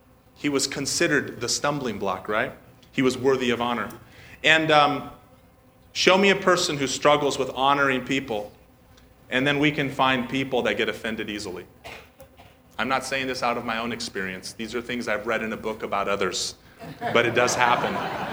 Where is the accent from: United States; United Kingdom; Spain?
United States; California; I'm an American. See, I'm from the Central Valley, and there's a bunch of cowboys down there.